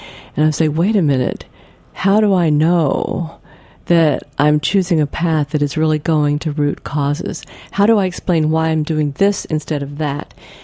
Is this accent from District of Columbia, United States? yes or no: no; Texas, United States; I grew up in Texas, and I wanted to get far away from Texas.